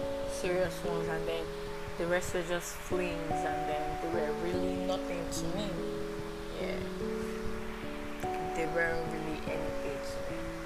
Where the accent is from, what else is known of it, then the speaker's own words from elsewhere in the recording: Nigeria; As a Yoruba girl that I have, I need to have it to prove to y'all that I am Nigerian, like 100% Nigerian.